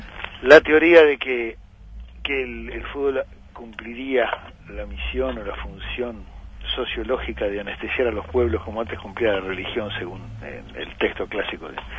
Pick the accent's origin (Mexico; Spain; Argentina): Argentina; Somos los mismos argentinos los que jugamos al fútbol, los que votamos, los que gobernamos